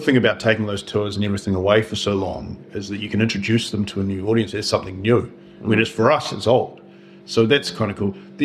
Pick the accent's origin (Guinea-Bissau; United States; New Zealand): New Zealand; Wellington; We're from the same place. We're from Wellington in New Zealand.